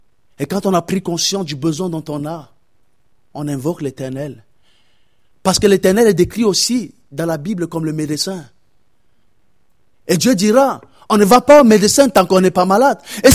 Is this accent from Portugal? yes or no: no; France; Pardonnez-moi, je suis un Français, mais je n'ai pas la fierté du coq.